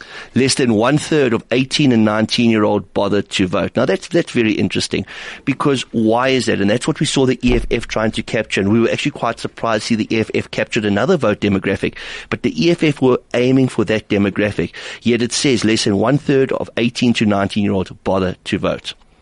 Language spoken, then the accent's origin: English; Johannesburg, Gauteng, South Africa; Taxis that I grew up with in Hillbrow.